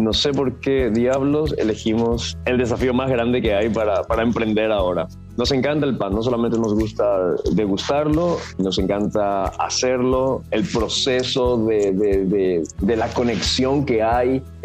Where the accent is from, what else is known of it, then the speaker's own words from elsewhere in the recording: Asunción, Paraguay; moved away as an adult; now in Mexico; Yo soy de Asunción, Paraguay, y llegué a México hace muchos años a estudiar aquí. Me dieron una beca y ya me quedé.